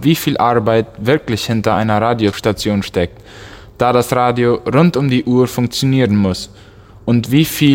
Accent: Neuland, Boquerón, Paraguay; Ich komme aus Neuland und habe im letzten Jahr den dritten Kurs im Colegio Secundario Neuland abgeschlossen.

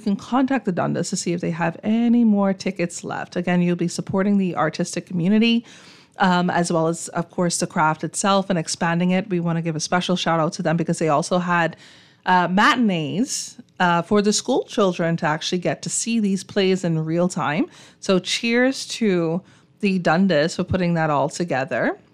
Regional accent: Long Island, Bahamas; because I'm from Long Island, and this is the Farmers Dem.

